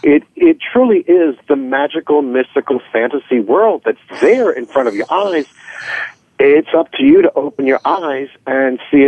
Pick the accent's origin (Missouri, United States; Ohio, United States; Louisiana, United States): Louisiana, United States; New Orleans; It's like, I'm from New Orleans.